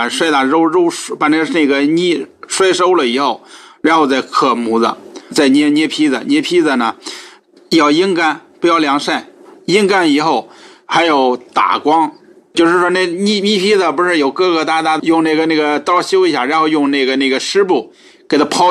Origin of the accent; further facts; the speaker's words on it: Hebei, China; now in Beijing, China; 我是河北人吧，从84年到的北京，